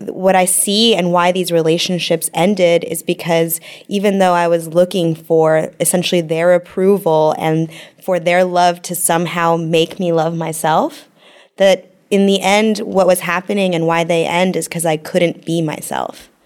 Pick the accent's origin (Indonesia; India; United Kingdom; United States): United States; California; I grew up in California. That's what was beautiful.